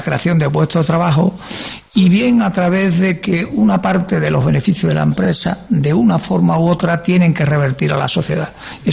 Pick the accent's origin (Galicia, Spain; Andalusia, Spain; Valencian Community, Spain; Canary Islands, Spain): Andalusia, Spain; Cádiz; porque somos de Cádiz, lo llevamos en la sangre, nos sentimos gaditanos.